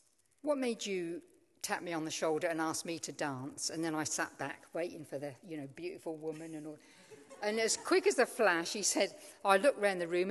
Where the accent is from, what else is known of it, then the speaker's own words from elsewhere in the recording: East of England, United Kingdom; accent: East Anglian; If you've not guessed from my accent, it's East Anglia.